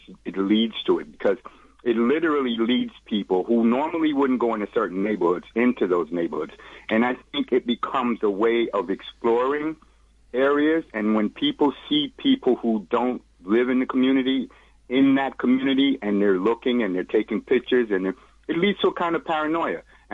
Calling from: Brooklyn, New York, United States; I'm calling from Brooklyn.

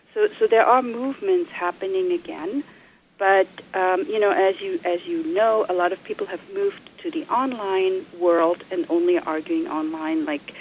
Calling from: New York City, New York, United States; I'm calling from downtown Manhattan.

